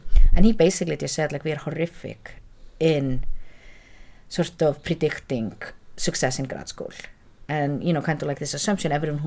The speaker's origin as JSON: {"language": "English", "country": "Iceland", "tie": "born or raised there", "said": "Well, it was an Icelander who won this year, actually from my hometown, who won the best picture"}